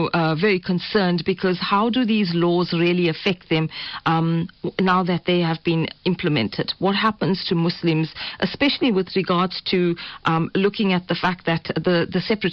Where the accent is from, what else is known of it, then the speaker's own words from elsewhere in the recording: South Africa; As a South African